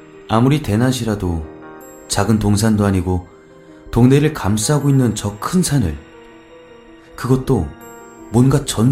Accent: Busan, South Korea; 부산 동래구 있는 사직동은 저의 고향입니다. 사직 야구장이 있는 곳이라고 하면 다들 이해하시리라 생각이 듭니다.

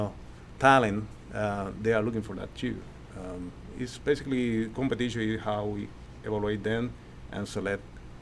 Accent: Puerto Rico; first language Spanish; English is a second language; Like me, I am from Puerto Rico. My main language is not English, it's Spanish.

